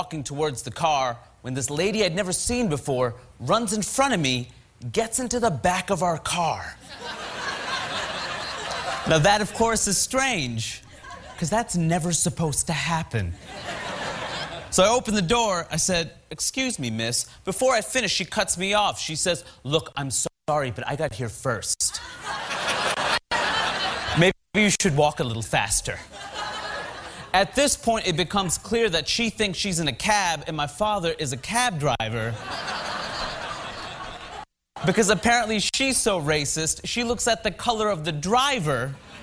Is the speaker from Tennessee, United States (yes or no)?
no; Queens, New York, United States; So I grew up in Queens, New York, and whenever I fly home, my father will still pick me up at the airport, which is really sweet of him.